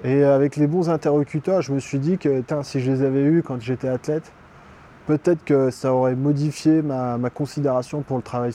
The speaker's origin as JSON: {"language": "French", "country": "France", "first_language": "French", "said": "on fait l'interview en français, c'est facile, c'est notre langue maternelle. Mais moi, tous les jours, je travaille et je suis dans l'inconfort de devoir parler en anglais."}